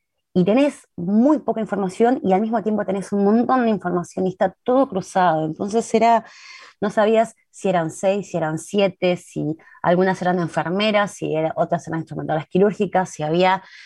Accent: Río Gallegos, Santa Cruz, Argentina; Y yo soy de Gallegos, o sea, Gallegos, Río Gallegos, Santa Cruz, ¿no?

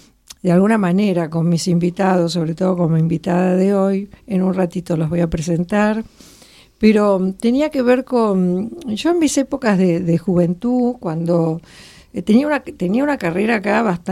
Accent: Argentina; argentina, papá

